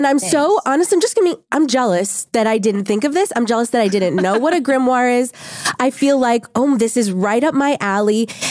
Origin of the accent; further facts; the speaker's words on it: New Orleans, Louisiana, United States; So I grew up in New Orleans. So it was very, so it was very normal for me.